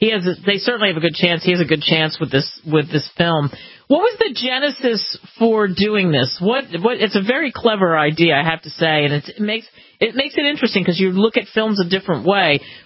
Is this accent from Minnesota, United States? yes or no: no; Cherry Hill, New Jersey, United States; I'm from New Jersey, too. It's always, you know, what exit are you from? I'm from Cherry Hill, the southern side, the south New Jersey